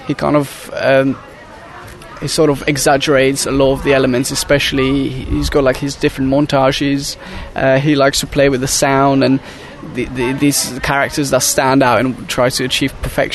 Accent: Slovakia; I'm 21 years old and I'm from Slovakia.

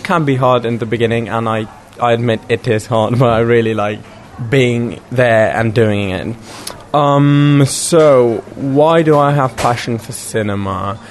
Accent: Slovenia; English is a second language; I'm 19 years old and I'm from Slovenia, so I'm representing Slovenia in this project.

